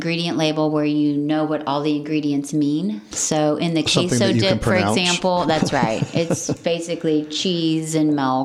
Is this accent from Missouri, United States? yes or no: yes; Kansas City, Missouri, United States; So I'm from Kansas City, and I brought my favorite barbecue.